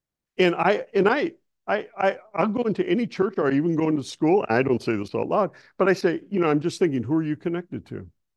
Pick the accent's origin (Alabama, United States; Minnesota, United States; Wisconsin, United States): Wisconsin, United States; Milwaukee; It's the same I knew about cows growing up in Milwaukee.